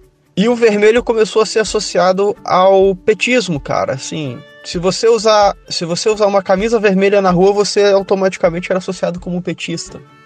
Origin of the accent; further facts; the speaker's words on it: Espírito Santo, Brazil; tenho 30 anos, sou daqui do Espírito Santo.